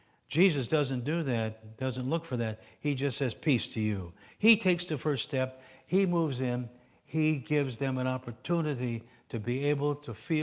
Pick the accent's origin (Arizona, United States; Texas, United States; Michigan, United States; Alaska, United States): Michigan, United States; North Lakeport; I was a country boy. I grew up in North Lakeport, Michigan.